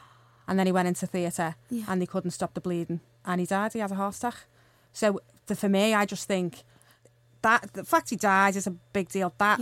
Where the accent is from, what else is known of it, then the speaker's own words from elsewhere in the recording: Blundell Sands, North West England, United Kingdom; we do come from, like, quite a nice area. Like, people are surprised when I say I'm originally from Blundell Sands.